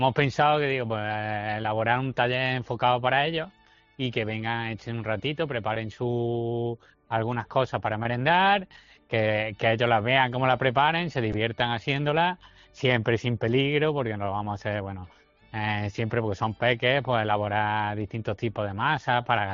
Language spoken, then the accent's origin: Spanish; Archidona, Andalusia, Spain; Pues yo lo he hecho allí en mi pueblo, en Archidona, pues yo soy de Archidona, sí.